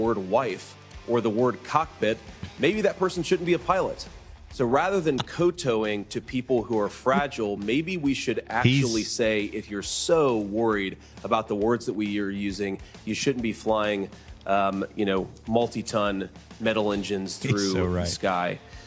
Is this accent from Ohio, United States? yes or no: yes; Ohio, United States; I am from Ohio. I grew up in this state. I left to join the Marine Corps. And I came back to build a business and to raise a family